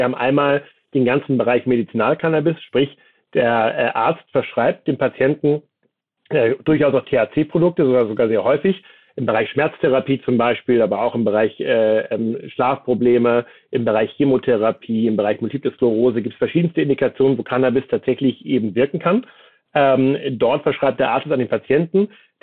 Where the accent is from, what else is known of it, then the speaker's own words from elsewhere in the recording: Flensburg, Schleswig-Holstein, Germany; Flensburger